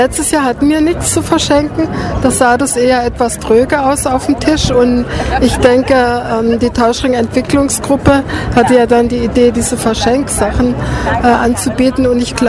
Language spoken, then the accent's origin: German; Baden-Württemberg, Germany; im Tauschring Markgräflerland, wo ich herkomme